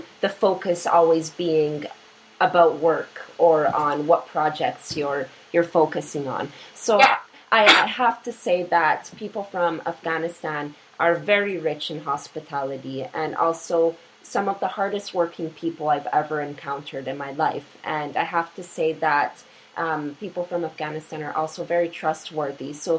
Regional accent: Canada; born there; first language Polish; English is a second language; as a person with a Polish background, I call myself Polish Canadian, because even though I was born here in Canada, I still have a Polish background. Both of my parents came to this country as immigrants. Polish was my first language

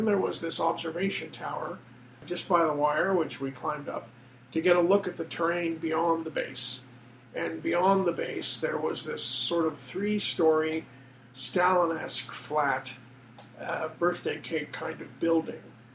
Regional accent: Canada; I would say, for me as an individual, as a Canadian, that was one of the great, great moments.

